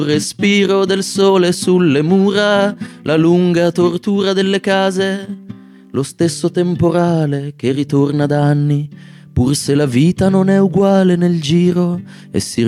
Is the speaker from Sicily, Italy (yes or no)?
no; Urbino, Marche, Italy; abbiamo detto che vengo da Urbino come te.